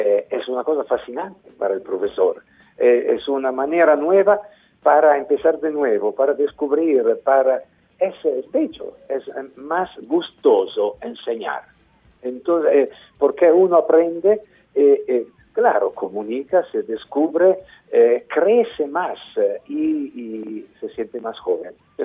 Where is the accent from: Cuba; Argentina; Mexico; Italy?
Italy; Spanish is a second language; now in Colombia; yo soy italiano, ecco, el acento se entiende.